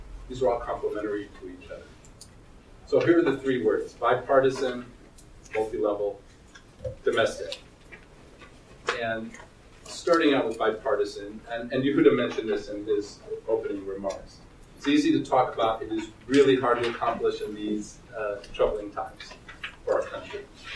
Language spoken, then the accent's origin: English; Washington, District of Columbia, United States; I think I'm from Washington, D.C., although I go back and forth. My Jewish community in Washington, D.C. got everyone who was on the list got an email